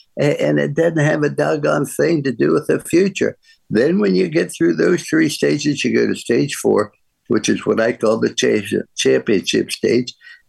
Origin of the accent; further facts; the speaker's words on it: Ohio, United States; I went to school in Ohio. I was raised in Ohio.